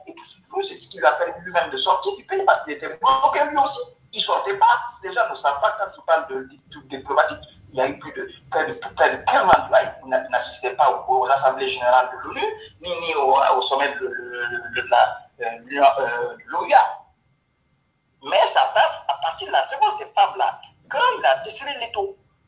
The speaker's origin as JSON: {"language": "French", "country": "Guinea", "said": "Parce que après tout, nous sommes tous des Guinéens."}